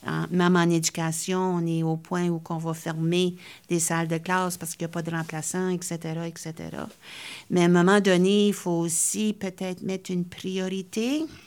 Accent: Moncton, New Brunswick, Canada; moi, j'ai grandi à Moncton. J'ai grandi dans les années du fameux Marilyn Jones et puis tout le débat linguistique qui s'est passé dans ce contexte-là.

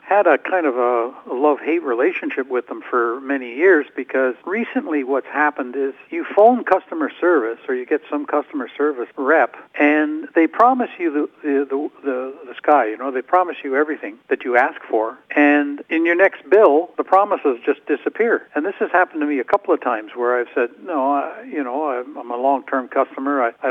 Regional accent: Deep River, Ontario, Canada; Pamela and I are both retired Algonquin College profs from Ottawa, and I'm originally from Deep River. So I'm related to all the … in the valley, both sides of the river. My grandmother came from Shawville

